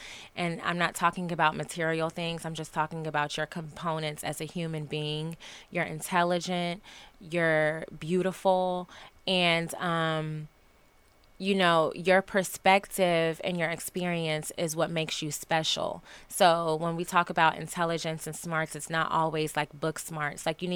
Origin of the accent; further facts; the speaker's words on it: Georgia, United States; I'm from Georgia. I'm from the South, and I grew up in Black church in the South.